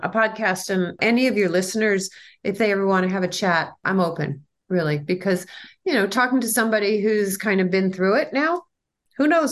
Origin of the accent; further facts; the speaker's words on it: New York, United States; now in California, United States; I'm a New Yorker. The ocean's on the right, not on the left.